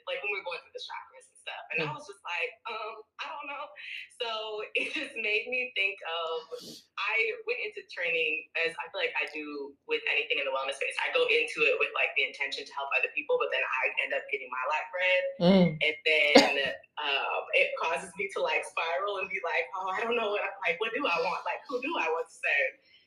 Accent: St. Louis, Missouri, United States; I'm from St. Louis, Missouri, so I'm a Midwestern shorty.

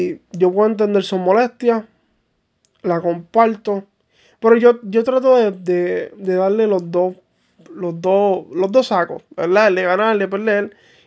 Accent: Puerto Rico; Yo creo que Puerto Rico, desde mi percepción como puertorriqueño, lo digo con mucha responsabilidad.

